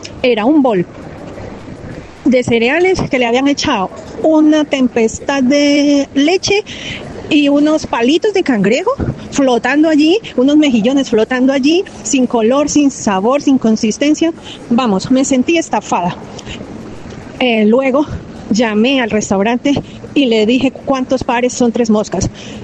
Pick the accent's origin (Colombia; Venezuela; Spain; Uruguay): Colombia; Buenaventura, Valle del Cauca; Yo soy de Buenaventura y sé lo que es una cazuela de mariscos.